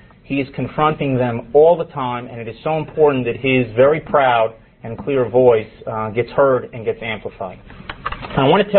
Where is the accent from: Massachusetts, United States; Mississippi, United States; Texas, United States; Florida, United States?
Florida, United States; Miami Beach; I'm from Miami Beach.